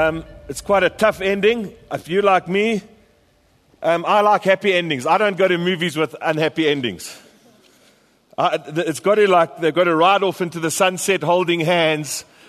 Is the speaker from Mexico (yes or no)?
no; England, United Kingdom; now in United States; I am English, and I'm a bit weird, and I tell some funny stories.